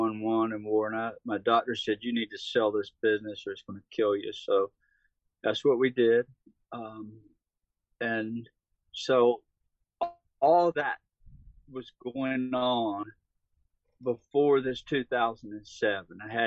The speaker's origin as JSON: {"language": "English", "town": "Fayetteville", "region": "North Carolina", "country": "United States", "said": "I'm from North Carolina, if you wonder about this accent. between Wilmington and Raleigh. A town called Fayetteville, which is Fort Bragg, famous military base. I live about 20 miles or 25 miles south of it, sort of out in the country."}